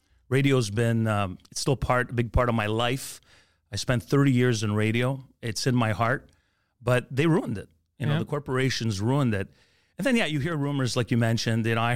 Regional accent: Montreal, Quebec, Canada; I grew up in the East End, Rosemont, near the Olympic Stadium, moved to Montreal North, had to work on getting rid of my accent if I really wanted to be taken seriously at the time in radio.

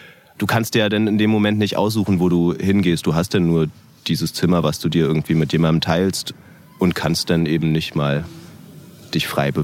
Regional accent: Berlin, Germany; Bauernhofarbeit, körperliche Arbeit, das kenne ich jetzt ja als Berliner nicht so.

